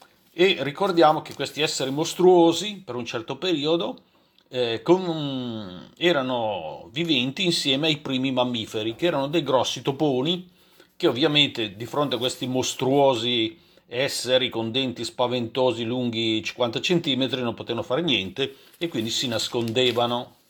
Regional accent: Milan, Lombardy, Italy; nemmeno io che sono di Milano sapevo

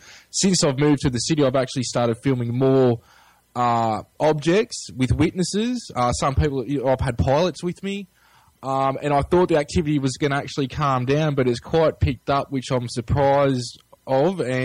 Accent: Albury, New South Wales, Australia; accent: Australian; now in Melbourne, Australia; As you can hear, I've got the Australian accent, so I'm from down under. I grew up in Albury, which is situated, or Albury-Wodonga. The Albury side is New South Wales. It's the twin city, Albury-Wodonga.

